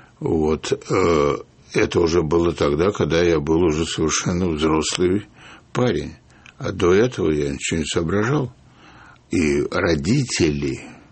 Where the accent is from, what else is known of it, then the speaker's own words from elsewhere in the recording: Moscow, Russia; born there; я сижу практически в своем роддоме. И тогда вот эта Москва послевоенная